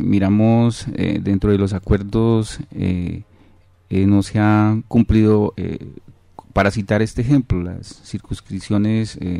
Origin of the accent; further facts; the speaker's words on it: Cajibío, Cauca, Colombia; Yo soy del municipio de Cajibío.